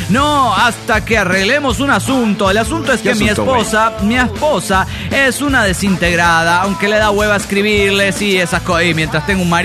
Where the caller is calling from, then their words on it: Coatzacoalcos, Veracruz, Mexico; de Coatzacoalco, Veracruz.